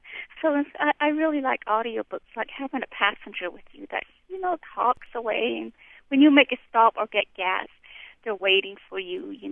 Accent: Shiprock, New Mexico, United States; we grew up together in Shiprock.

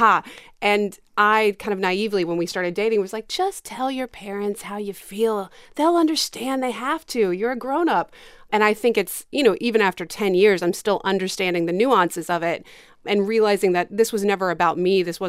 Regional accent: the South, United States; Oh, absolutely. I'm from the South. I'm a very rebellious kid.

